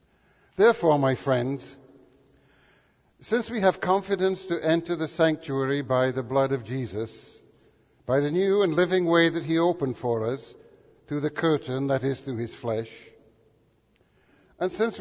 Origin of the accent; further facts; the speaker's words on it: Maine, United States; And I reply, "I'm from Maine." To which many of them respond, "Ah, yes, I thought I detected an accent."